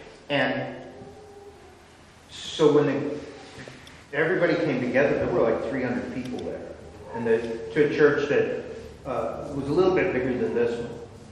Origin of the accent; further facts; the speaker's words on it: Washington, United States; As most of you know, many of you know, I grew up in Skagit County.